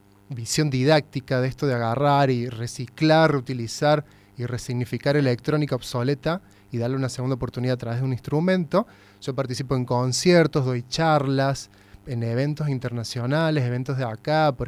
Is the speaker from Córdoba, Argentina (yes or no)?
yes; Córdoba, Argentina; de Córdoba, Argentina. Te quiero compartir esto que he hecho.